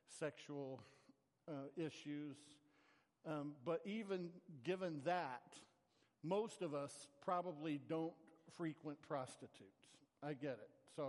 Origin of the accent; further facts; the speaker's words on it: the South, United States; now in California, United States; It's so different than when I grew up in the South.